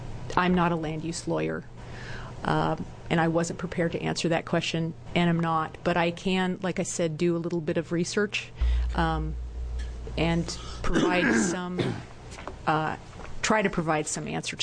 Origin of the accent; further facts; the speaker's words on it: Oregon, United States; I'm from Jackson County where we have the GMO ordinance.